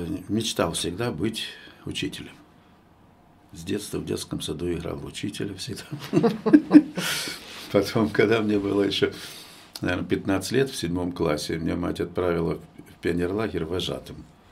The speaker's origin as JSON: {"language": "Russian", "town": "Kherson", "region": "Kherson Oblast", "country": "Ukraine", "said": "Я говорю, из Херсона."}